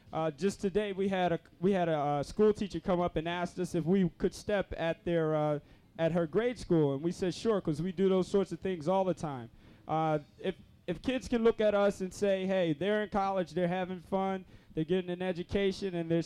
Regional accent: Philadelphia, Pennsylvania, United States; I mean, I'm from West Philadelphia, and we go to school there, and I'd probably still be there, doing a summer job or something.

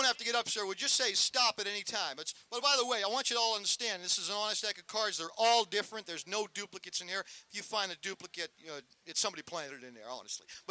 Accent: New Orleans, Louisiana, United States; I'm a magician. I'm from New Orleans, and I'm not competition for you.

